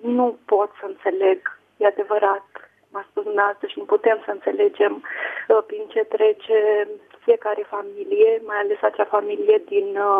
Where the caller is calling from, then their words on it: Craiova, Dolj, Romania; Sunt din Craiova.